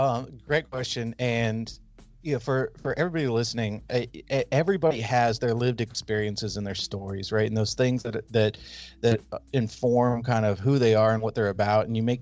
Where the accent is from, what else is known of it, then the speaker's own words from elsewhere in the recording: California, United States; So I grew up in Northern California.